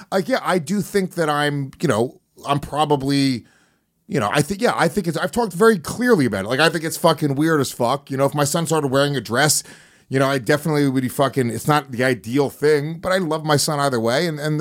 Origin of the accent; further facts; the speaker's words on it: New York City, New York, United States; Maybe because I'm from New York City and I go to LA a lot.